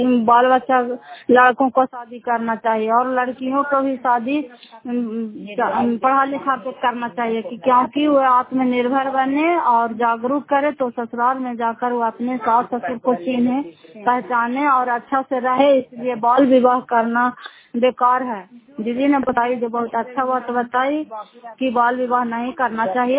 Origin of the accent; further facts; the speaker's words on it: Makrauta, Bihar, India; घर फतेहपुर पंचायत मकरौता जिला नालंदा करापसरा ब्लॉक की निवासी हूँ।